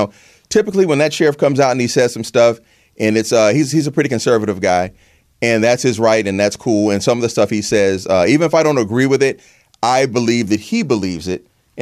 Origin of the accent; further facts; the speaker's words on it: Los Angeles, California, United States; You know, I'm 50 years old now, growing up in Los Angeles, being born in 1965. I remember seeing Black Panthers around the city.